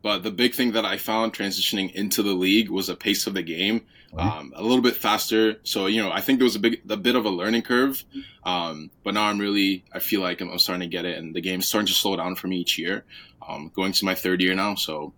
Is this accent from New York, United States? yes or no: yes; New York, United States; Growing up in New York, one of my closest buddies was actually Canadian.